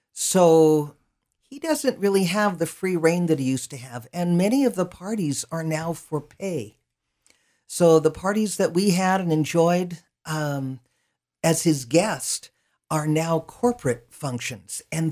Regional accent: California, United States; I grew up in California, so it's like year-round summer.

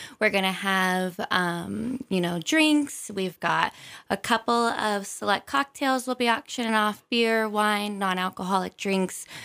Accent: Clark Fork, Idaho, United States; Yes, I'm from Clark Fork.

